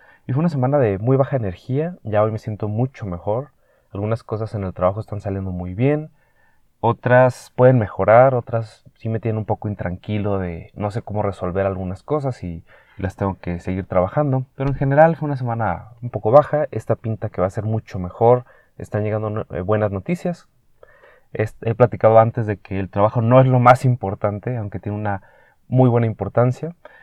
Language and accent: Spanish; Chihuahua, Mexico; now in Guadalajara, Mexico; vivo en Guadalajara, México, una de las tres ciudades más importantes del país. Yo originalmente vengo de Chihuahua, México, capital, que está al centro del estado de Chihuahua, cerca de Texas, Estados Unidos. Y es una ciudad de 1.200.000 habitantes.